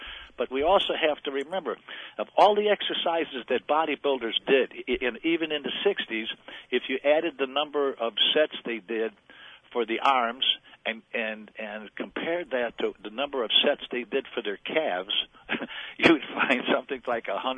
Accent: Chicago, Illinois, United States; I grew up in Chicago in a Polish neighborhood, and people used to call us dumb Polacks

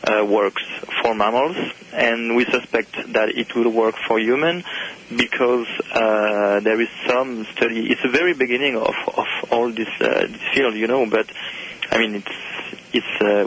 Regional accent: France; now in North America; I come from France, actually, and I was surprised when I arrived in North America first months

